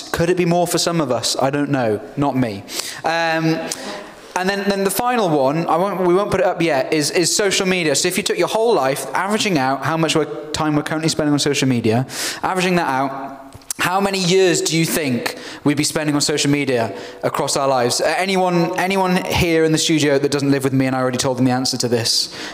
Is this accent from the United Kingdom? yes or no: yes; Cardiff, Wales, United Kingdom; I'm from Cardiff originally, went to a Welsh language school, did everything Welsh